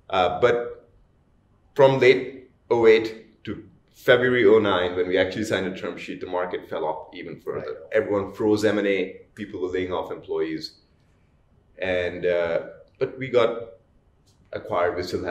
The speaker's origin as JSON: {"language": "English", "region": "Delhi", "country": "India", "said": "my parents live in Noida, so I'm from the Delhi area."}